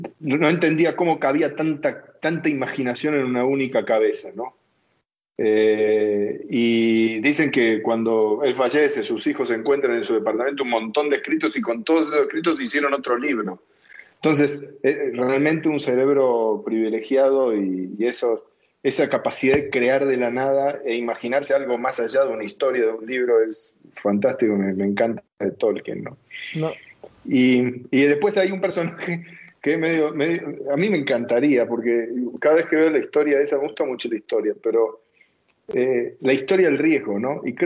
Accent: Argentina; no sé si lo notaron, pero yo soy argentino.

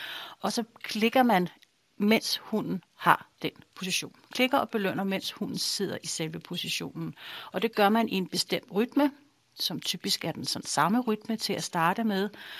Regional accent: Kanes, Zealand, Denmark; og vi er fra Kanes, Sjælland.

